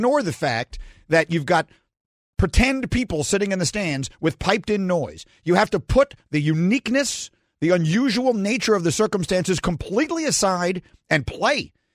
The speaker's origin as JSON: {"language": "English", "region": "New York", "country": "United States", "tie": "born or raised there", "also_born_or_lived": "Chicago", "said": "New York and Chicago. I grew up in New York, then I grew up again in Chicago. And I've lived in one or the other basically all of my life."}